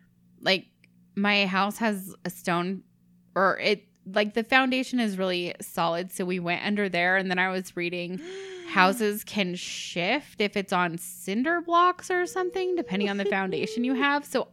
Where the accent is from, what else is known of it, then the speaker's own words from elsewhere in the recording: Portland, Oregon, United States; And, okay, so growing up, I grew up in Portland, Oregon. You prepare for earthquakes.